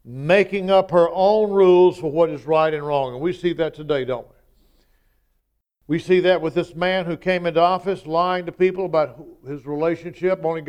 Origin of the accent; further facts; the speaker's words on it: Jackson, Mississippi, United States; I'm from Jackson, Mississippi.